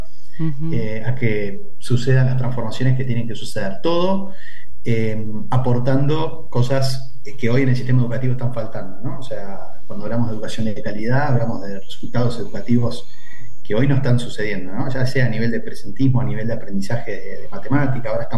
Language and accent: Spanish; Uruguay; y vos sabés que soy uruguayo